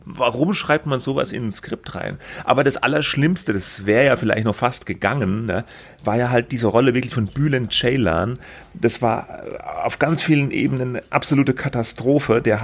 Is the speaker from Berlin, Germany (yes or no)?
no; Baden-Württemberg, Germany; Ja, ich komme ja auch aus der Gegend